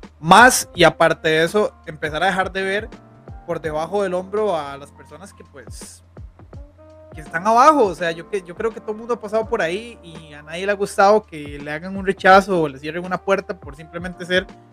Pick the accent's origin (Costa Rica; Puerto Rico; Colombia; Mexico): Costa Rica; es que, maes, somos ticos, entre ticos nos entendemos.